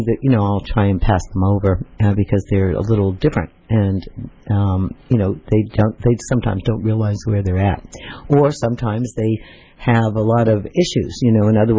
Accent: New York, United States; My father was Italian. My mom was Irish, and we grew up in New York, right?

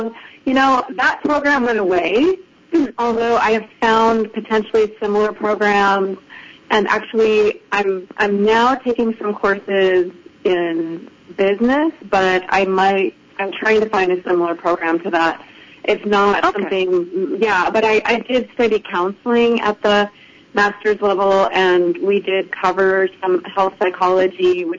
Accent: Salt Lake City, Utah, United States; I'm from Salt Lake City, Utah. and I love the mountains there.

